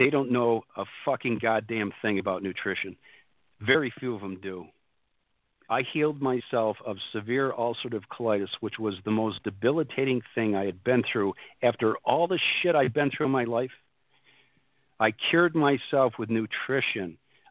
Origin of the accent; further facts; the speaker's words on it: New York, United States; I just so happened to have gone home to my hometown, which is a few hours from Rochester, where I had this whole thing happen, Rochester, New York.